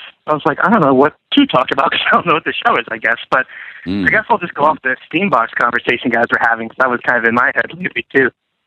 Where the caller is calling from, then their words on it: Ohio, United States; I'm calling you from lovely Ohio, where it's like 2 degrees outside.